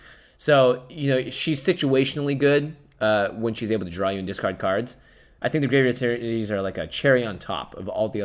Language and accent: English; Seattle, Washington, United States; And like, I grew up in Seattle.